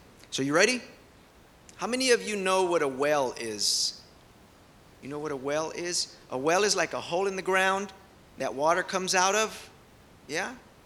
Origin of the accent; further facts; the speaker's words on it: Houston, Texas, United States; We come from Houston. It's very hot over there